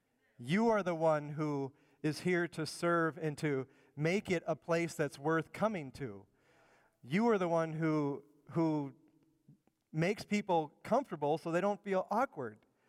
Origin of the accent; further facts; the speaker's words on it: Illinois, United States; just a few miles from where I grew up in the Chicago area suburbs.